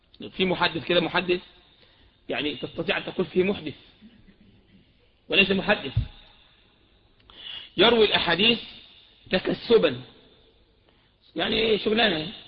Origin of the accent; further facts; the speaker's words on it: Egypt; بعض أهل البدع عندنا في مصر ممن يطعنون في البخاري